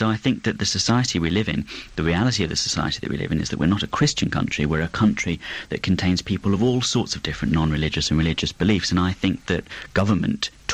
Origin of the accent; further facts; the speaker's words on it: United Kingdom; One of the interesting things about being British, you know, citizen of such an old country, is the number of different forces that have shaped our society and our culture.